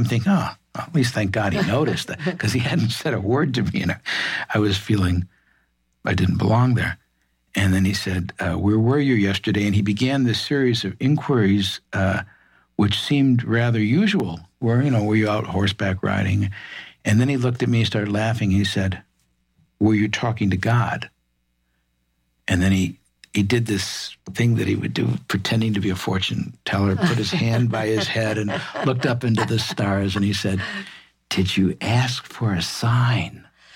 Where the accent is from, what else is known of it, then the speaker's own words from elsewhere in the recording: Midwest, United States; And I said, sure, I grew up in the Midwest.